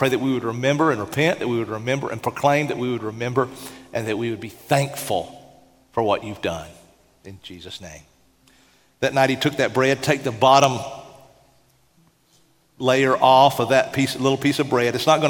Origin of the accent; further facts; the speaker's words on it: Tennessee, United States; Now, I know you think I'm from New York because of my accent, but I'm really from the mountains of Appalachia.